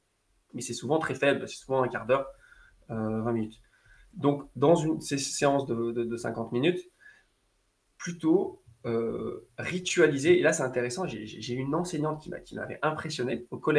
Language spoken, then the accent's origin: French; south-east France, France; accent: southeastern French; je dis top, j'ai l'accent du sud-est.